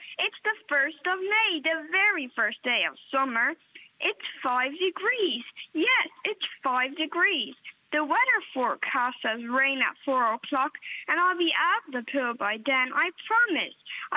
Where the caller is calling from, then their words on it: Ulster, Ireland; I'm 9 and I live in Cavan.